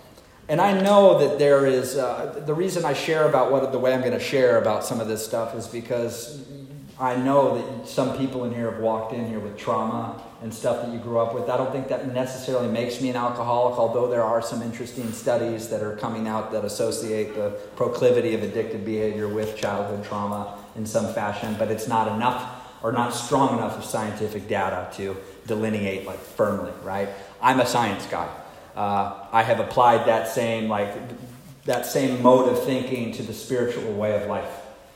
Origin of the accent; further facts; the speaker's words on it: Tacoma, Washington, United States; I was born in Washington State. I was born in Tacoma and raised up in the Pacific Northwest.